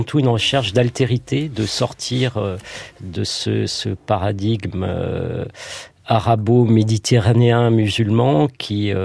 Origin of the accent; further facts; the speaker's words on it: France; en tant que Français